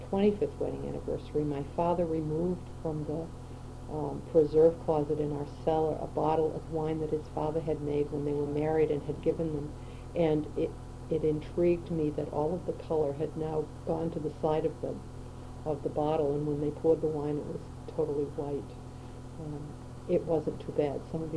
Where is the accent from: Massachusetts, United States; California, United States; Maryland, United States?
Massachusetts, United States; Concord; My father actually was born and raised in Concord, and so was I.